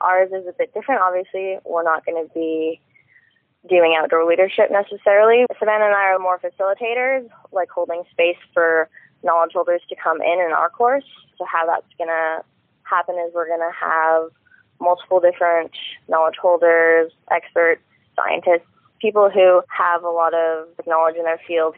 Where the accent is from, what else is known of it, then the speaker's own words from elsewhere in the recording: Cortez Island, British Columbia, Canada; now in Vancouver, Canada; I grew up on Cortez Island. I moved there in 2005, and I lived there until, I think, 2013, until I went to high school in Campbell River. I currently live in Vancouver